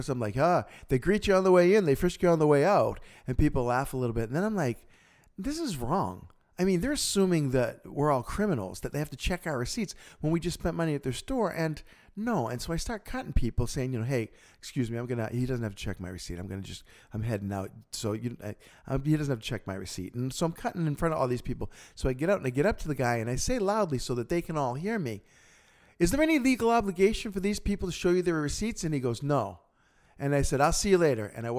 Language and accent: English; Massachusetts, United States; It was a double-decker super Walmart in my hometown in Massachusetts.